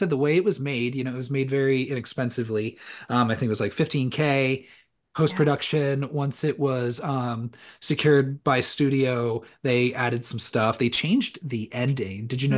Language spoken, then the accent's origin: English; San Diego, California, United States; This is, you know, I mentioned that this was in San Diego. Mm-hmm. We're from San Diego.